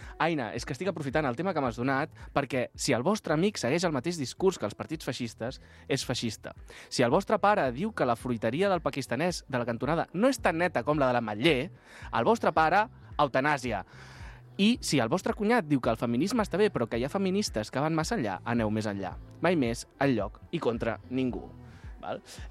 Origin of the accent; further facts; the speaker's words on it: Catalonia, Spain; Som catalans perquè no som espanyols ni francesos